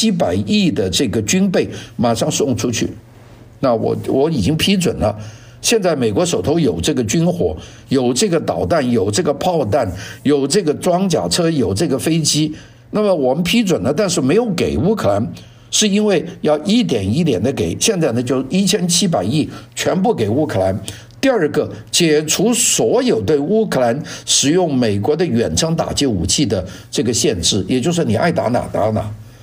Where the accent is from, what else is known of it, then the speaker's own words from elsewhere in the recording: China; 讲话讲的我们中国人叫的太满太早